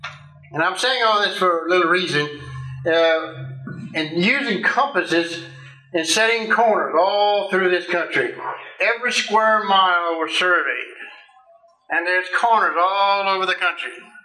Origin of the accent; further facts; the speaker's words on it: Louisiana, United States; I am from South Louisiana.